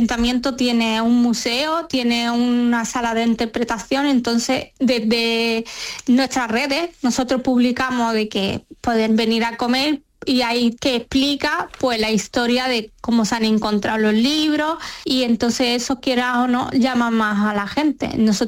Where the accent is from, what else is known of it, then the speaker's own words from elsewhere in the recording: Morocco; Yo soy marroquí.